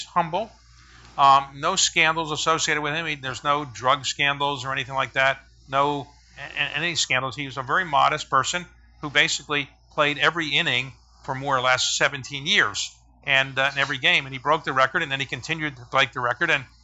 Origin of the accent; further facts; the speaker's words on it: Baltimore, Maryland, United States; and I didn't really know him, although I'm from Baltimore.